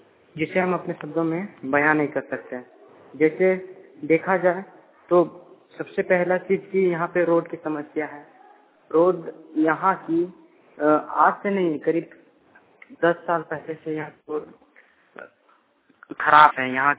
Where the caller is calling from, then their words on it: Tilaiya, Jharkhand, India; गोमिया प्रखंड के जलपनिया पंचायत के तिलैया गांव से बोल रहा हूँ।